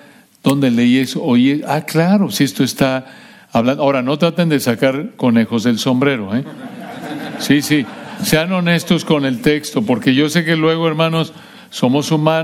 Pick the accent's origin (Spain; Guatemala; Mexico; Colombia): Mexico; nací, crecí en México